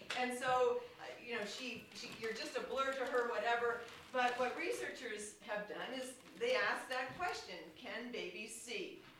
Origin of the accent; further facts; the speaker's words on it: Seattle, Washington, United States; And I'm from the Seattle area, and there's an Institute for Learning and Brain Sciences at the University of Washington